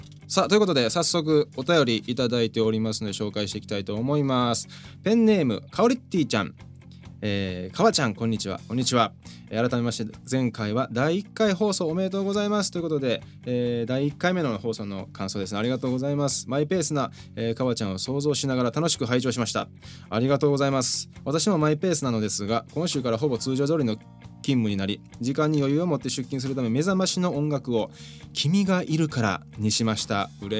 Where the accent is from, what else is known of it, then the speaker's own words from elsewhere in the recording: Wakayama, Japan; この間地元の和歌山から